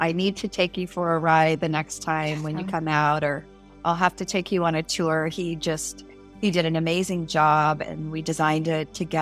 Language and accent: English; Midwest, United States; also born or lived in Florida; now in California, United States; I'm in a Midwestern girl. So I grew up in the Midwest, relocated to Florida, and then from there relocated to California. So I've been in California now for, 32 years.